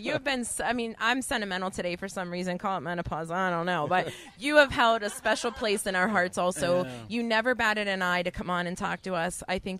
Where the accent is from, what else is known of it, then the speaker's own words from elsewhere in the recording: Brighton Heights, United States; I grew up in Brighton Heights. So I love people like you who are part of the Brighton Heights Citizens Federation.